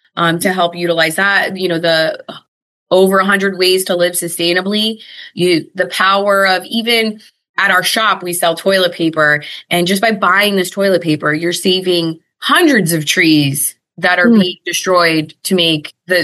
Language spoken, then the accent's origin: English; New Jersey, United States; also born or lived in Puerto Rico; when I was a kid, I grew up in New Jersey or spent my, you know, summers in Puerto Rico where you're outside.